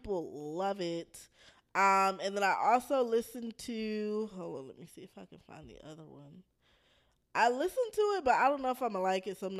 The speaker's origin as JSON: {"language": "English", "region": "Maryland", "country": "United States", "said": "Well, I'm from Maryland."}